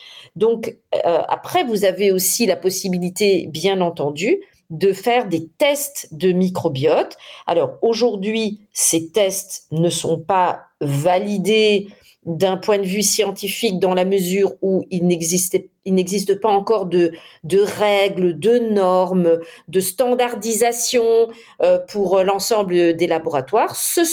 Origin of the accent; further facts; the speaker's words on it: Vietnam; non, je suis dans mon pays d'origine.